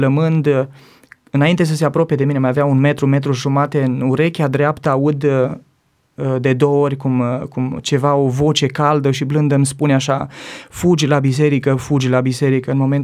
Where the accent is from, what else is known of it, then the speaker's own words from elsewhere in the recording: Romania; Am întors capul și încercam să-mi șterg lacrimile, să nu vadă că eu plâng, și i-am spus că da, sunt român.